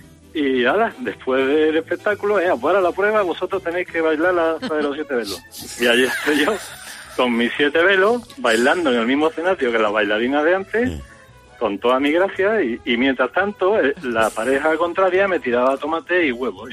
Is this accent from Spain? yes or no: yes; Seville, Andalusia, Spain; yo soy sevillano, pero soy de los sevillanos que no tienen ninguna gracia.